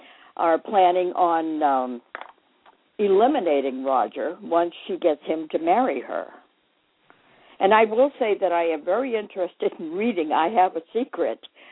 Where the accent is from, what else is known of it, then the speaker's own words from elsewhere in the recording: Massachusetts, United States; now in California, United States; In the early 70s, right after I moved to California from Massachusetts, my mother and her sister came for a month-long visit.